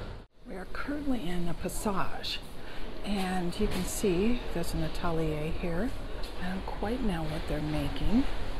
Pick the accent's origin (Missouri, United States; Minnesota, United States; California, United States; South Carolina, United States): Minnesota, United States; Minneapolis; I come from Minneapolis, and so we had skyways.